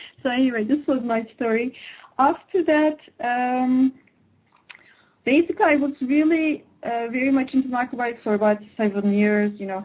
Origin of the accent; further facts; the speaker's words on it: Turkey; English is a second language; moved away as an adult; also born or lived in London; I was born. Yeah, I was born in Turkey, grew up in Turkey. Then after college, I went to London.